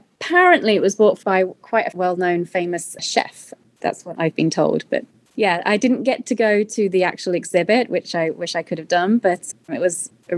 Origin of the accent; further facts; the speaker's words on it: England, United Kingdom; because growing up in England, some of my favorite memories would be going to this big old empty derelict church that was in the town center of the town that I grew up in.